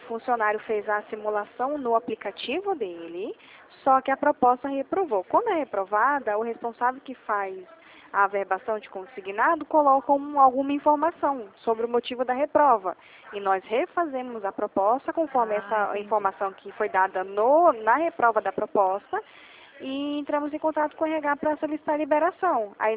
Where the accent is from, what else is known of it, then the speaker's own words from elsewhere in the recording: Atibaia, São Paulo, Brazil; Não, não é de Sorocaba, eu sou de Atibaia.